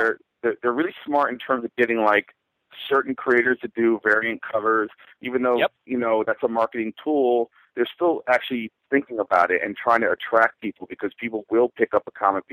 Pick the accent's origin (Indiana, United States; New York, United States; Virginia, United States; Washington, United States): New York, United States; Listen, I've always, you know, as a New Yorker, we have so many things coming to us, and then you get used to that.